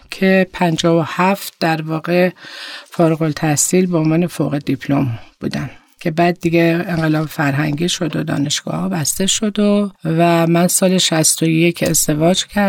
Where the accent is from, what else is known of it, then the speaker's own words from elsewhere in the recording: Tehran, Tehran Province, Iran; also born or lived in Khameneh; من متولد شهر خامنه از توابع آذربایجان شرقی هستم و در واقع همونجا به دنیا آمدم و بعد از 2 سال خانواده مهاجرت کردن به تهران و در تهران بزرگ شدم.